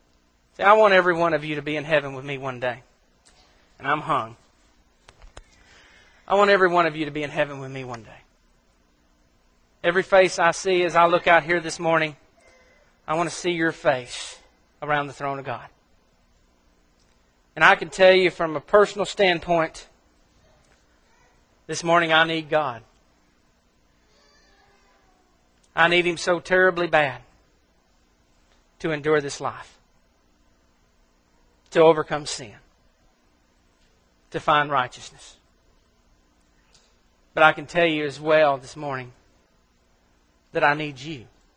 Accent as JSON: {"language": "English", "region": "Mississippi", "country": "United States", "said": "Now, I come from Mississippi. I drank gallons out of a hose."}